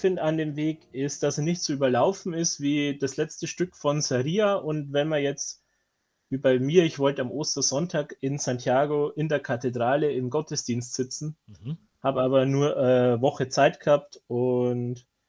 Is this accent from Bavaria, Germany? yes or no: yes; Bavaria, Germany; Ich komme aus der Nähe von Regensburg im wunderschönen Bayern